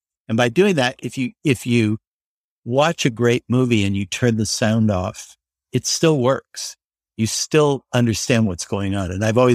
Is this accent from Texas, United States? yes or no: no; Denver, Colorado, United States; I was from Denver, so I didn't know anyone here